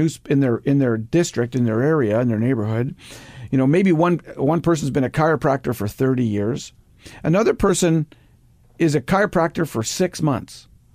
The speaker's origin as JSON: {"language": "English", "town": "Toronto", "region": "Ontario", "country": "Canada", "said": "Like, I'm from Toronto, Canada."}